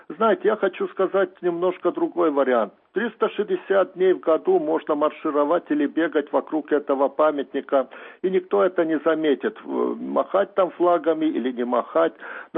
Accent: Estonia; я как эстонец, мне стыдно, что мы за 15 лет не сумели построить свой памятник

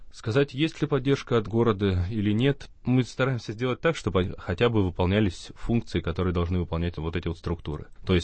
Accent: Republic of Karelia, Russia; Сам я из Карелии, то есть я учился в Петрозаводском университете

